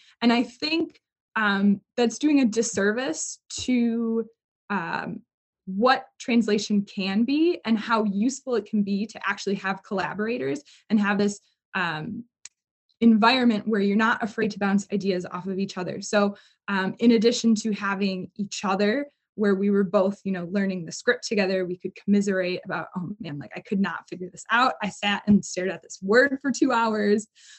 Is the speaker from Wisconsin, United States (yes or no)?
yes; Milwaukee, Wisconsin, United States; Yeah, so I was born and raised in Milwaukee, as you can probably tell by my accent.